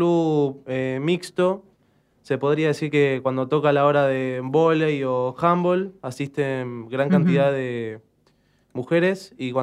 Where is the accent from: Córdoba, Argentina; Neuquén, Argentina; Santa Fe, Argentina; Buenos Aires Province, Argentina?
Buenos Aires Province, Argentina; Valentín Alsina; un club deportivo de donde soy yo, de Valentín Alsina Lanús.